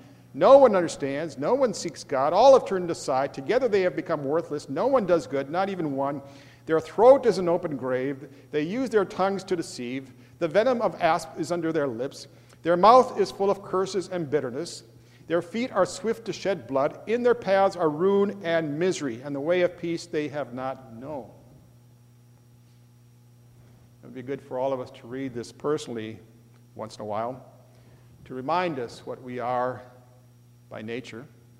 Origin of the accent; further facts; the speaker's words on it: Minneapolis, Minnesota, United States; what is now taking place in my hometown of Minneapolis is a reminder that something is desperately wrong with human beings